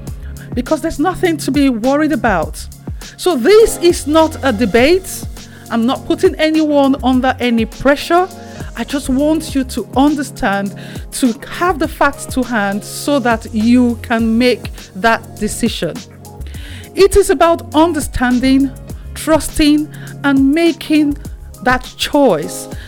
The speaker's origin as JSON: {"language": "English", "country": "Nigeria", "lives_now": "United Kingdom", "said": "I'm originally from Nigeria."}